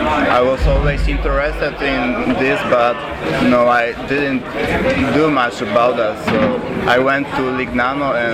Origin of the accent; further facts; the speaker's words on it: Poland; English is a second language; So, I'm from Poland, like you said, 25 years of age. Of course, I played organized basketball in my city growing up.